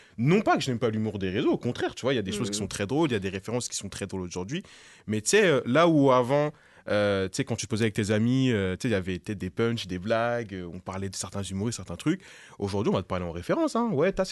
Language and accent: French; Cameroon; parce que Camerounais, je suis Camerounais, voilà.